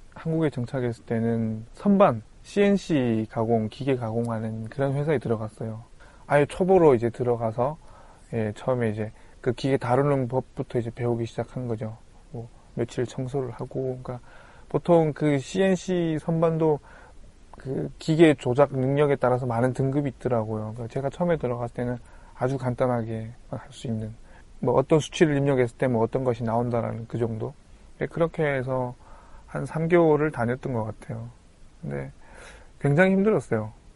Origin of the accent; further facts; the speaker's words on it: North Korea; now in South Korea; 내가 북한에서 왔다고 이렇게 나를 좀 무시하시는가?